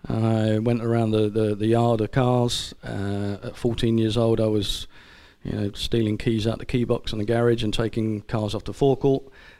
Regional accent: Islington, London, United Kingdom; My dad's dad was a coalman. We come from Islington. My mum comes from Watford.

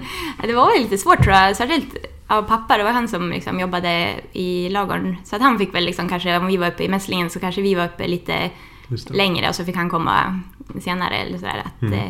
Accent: Matfors, Västernorrland County, Sweden; Hemma där jag är uppvuxen, det är Matfors. Så att det är lite ungefär en halv mil utanför Sundsvall.

